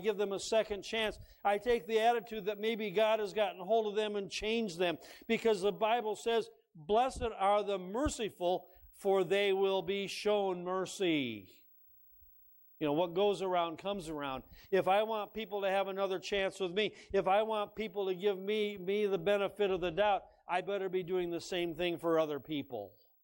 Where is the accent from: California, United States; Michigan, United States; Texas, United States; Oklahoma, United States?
Michigan, United States; Detroit; We're from the Detroit, Michigan area, and there was a huge salt mines under that area.